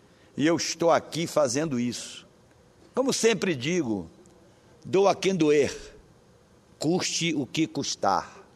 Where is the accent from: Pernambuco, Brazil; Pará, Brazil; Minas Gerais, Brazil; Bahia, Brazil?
Pará, Brazil; born there; Aqueles que moram no interior do Pará, aqueles que vivem no interior do Pará, que nasceram como eu nasci, no Marajó